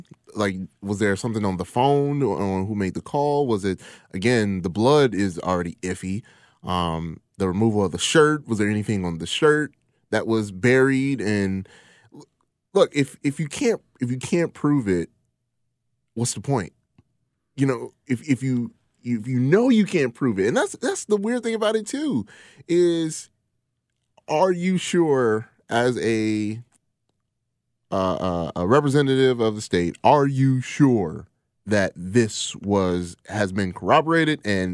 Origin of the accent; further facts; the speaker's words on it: United States; me being an American black man